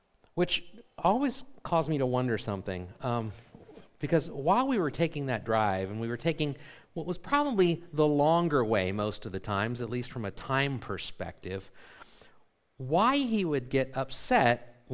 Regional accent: Columbus, Ohio, United States; I grew up in Columbus, or right outside of Columbus.

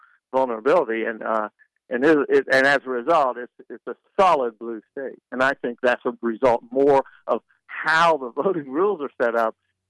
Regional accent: Illinois, United States; But I have to point out, Eddie, as far as Illinois, in defense of my home state, it is the state's right.

